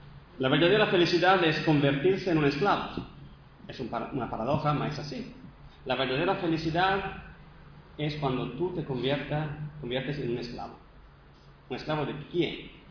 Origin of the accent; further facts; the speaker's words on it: Italy; accent: Italian; Spanish is a second language; Se escuchará mi acento italiano, pero eso es.